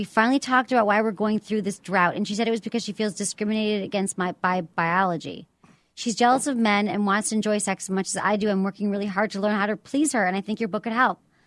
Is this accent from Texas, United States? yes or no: no; Michigan, United States; These people are all from Michigan. I'm from Michigan, too.